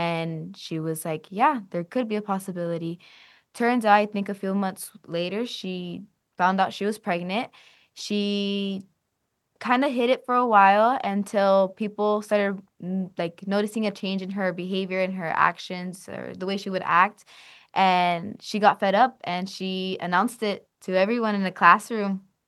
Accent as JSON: {"language": "English", "town": "Calexico", "region": "California", "country": "United States", "tie": "born or raised there", "said": "I lived in Calexico. I grew up in Calexico. So being close to the border"}